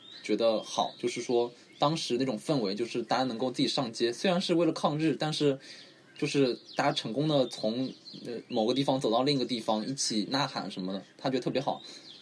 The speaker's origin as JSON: {"language": "Chinese", "region": "Shanghai", "country": "China", "said": "我是上海人。"}